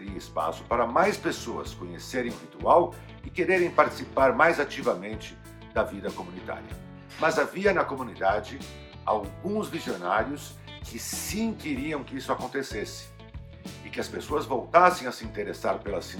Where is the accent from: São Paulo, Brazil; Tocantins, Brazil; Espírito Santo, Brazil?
São Paulo, Brazil; Santo André; os adultos da minha cidade natal, Santo André